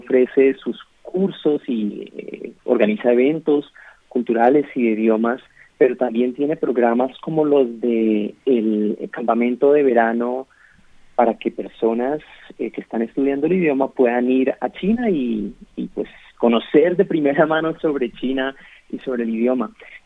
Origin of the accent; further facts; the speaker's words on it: Colombia; habiendo estudiado en China es que me he vuelto una persona más tolerante, una persona más flexible, y pues como colombiano